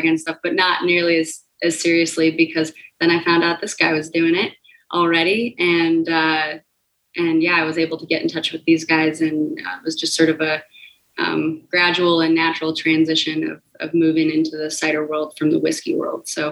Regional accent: Missoula, Montana, United States; moved away as an adult; also born or lived in New York; Well, I grew up right here in Missoula, Montana. So I'm from Montana and love it. I moved away for culinary school right out of high school. So I moved to New York

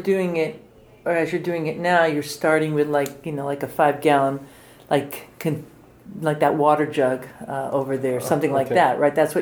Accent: United States; but being an American, of course, there's a lot that goes back and forth between Russia and America

